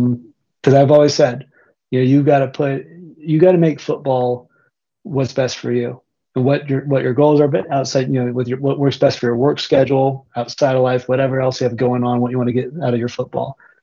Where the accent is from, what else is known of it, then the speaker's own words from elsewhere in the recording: United States; moved away as an adult; especially being an American that's been here almost 5 years